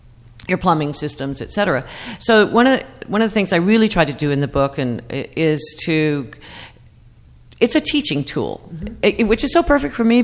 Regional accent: Arkansas, United States; now in New Jersey, United States; I come from Arkansas originally, where things really many times are not inspected.

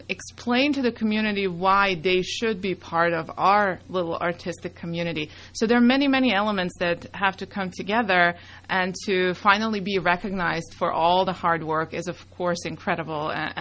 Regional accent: Serbia; English is a second language; moved away as an adult; also born or lived in Budapest, Hungary; now in United States; I was born in Serbia in Europe, and that's where I was raised.

